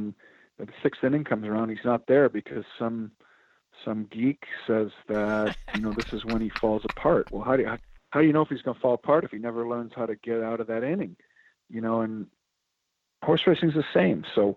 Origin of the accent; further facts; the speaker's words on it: Chicago, Illinois, United States; Growing up in Chicago, there was nobody that liked horse racing.